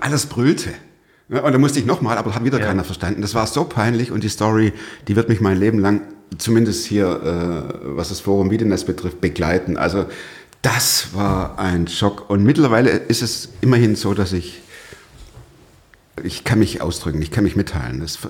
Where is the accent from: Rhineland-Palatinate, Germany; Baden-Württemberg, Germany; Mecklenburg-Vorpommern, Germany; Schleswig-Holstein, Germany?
Baden-Württemberg, Germany; Stuttgart; moved away; Ich komme aus Stuttgart, das hört man immer noch. Ist auch gut so. Wir sind jetzt 30 Jahre hier